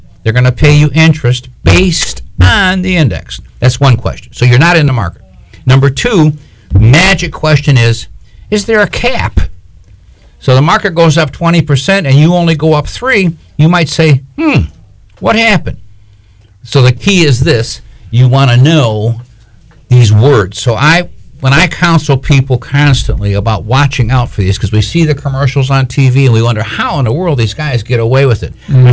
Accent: Michigan, United States; Hey, I'm from Michigan. I remember as a kid

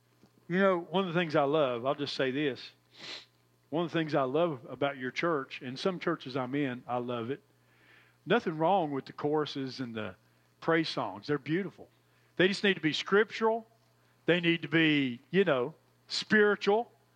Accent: Bluefield, West Virginia, United States; I grew up in the Appalachian, Southern Appalachian Mountains on the Virginia, Kentucky, and West Virginia border, actually in the Bluefield area in West Virginia.

